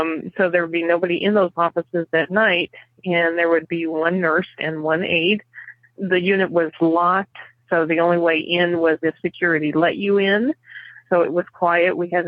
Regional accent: Indiana, United States; I am a nurse from Indiana, and I have worked as a hospice nurse for the last almost 2 years.

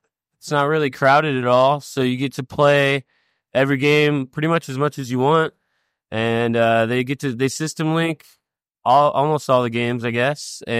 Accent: Diamond Bar, California, United States; I'm from Diamond Bar, California.

